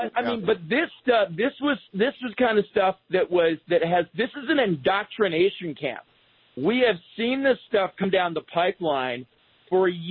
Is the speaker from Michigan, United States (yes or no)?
no; Seattle, Washington, United States; now in Ashburn, United States; So I grew up in Seattle, and I grew up with this leftist communist crap.